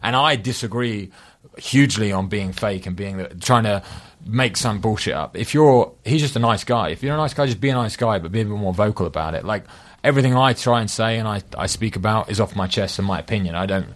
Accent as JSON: {"language": "English", "region": "London", "country": "United Kingdom", "said": "I'm from England, London."}